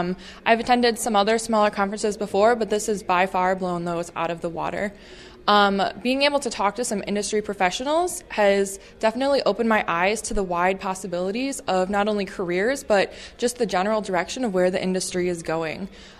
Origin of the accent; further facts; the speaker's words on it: Schiller Park, Illinois, United States; I'm from Schiller Park, Illinois, which is a suburb of Chicago.